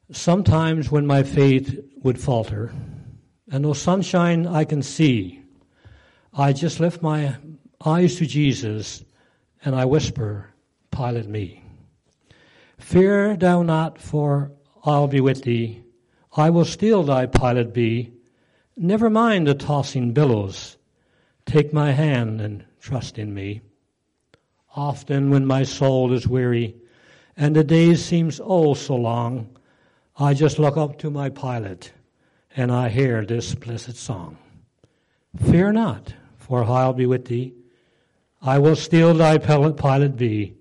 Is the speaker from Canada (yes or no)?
yes; Bonavista North, Newfoundland and Labrador, Canada; In my case, growing up in Bonavista North on the Cape, I guess the same would go if you're a fisherman.